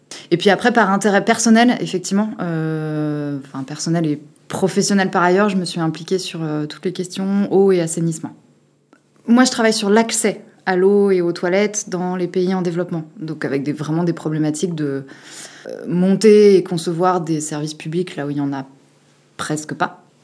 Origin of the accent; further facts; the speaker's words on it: Grenoble, Auvergne-Rhône-Alpes, France; Alors moi, je suis grenobloise d'origine. Après, j'ai bougé un peu partout en France et dans le monde pour mon travail dans la coopération internationale.